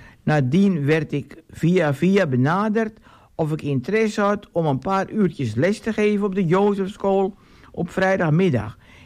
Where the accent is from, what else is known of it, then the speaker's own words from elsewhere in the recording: Friesland, Netherlands; born there; Ik ben geboren in Friesland, maar amper een paar maanden oud was ik al voor het eerst op Texel.